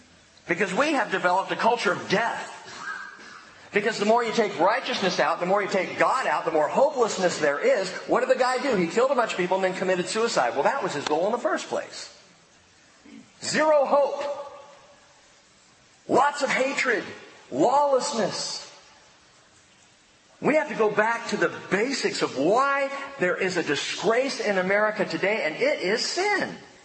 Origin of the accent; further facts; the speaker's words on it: United States; I'm an American, born and raised. I love this country.